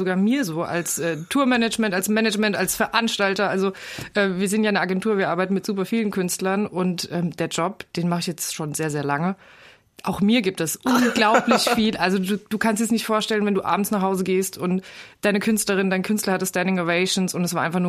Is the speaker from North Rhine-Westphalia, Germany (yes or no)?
no; Schaafheim, Hesse, Germany; Die Wahrheit ist nämlich, ich komme einfach aus dem Nachbardorf von der Schlongi.